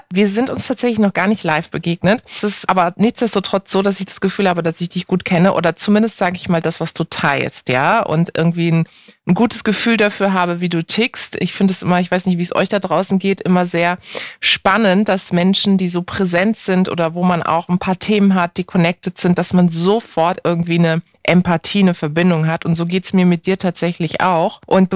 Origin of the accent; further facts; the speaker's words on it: Karlsruhe, Baden-Württemberg, Germany; ich habe ja in Heidelberg studiert. Ich komme aus Karlsruhe